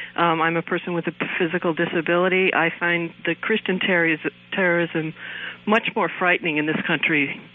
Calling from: Cape Cod, Massachusetts, United States; Hi. I'm calling from Cape Cod, Massachusetts.

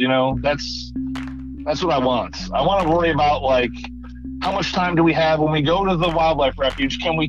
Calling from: Crystal River, Florida, United States; I'm calling from Crystal River, Florida

